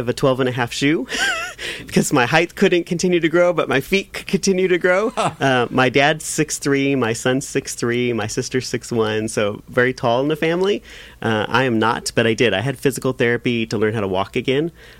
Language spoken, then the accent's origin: English; San Bernardino, California, United States; now in Orange County, United States; So I'm not originally from Orange County. I'm originally from the Inland Empire. Was born and raised in San Bernardino. That's my hometown.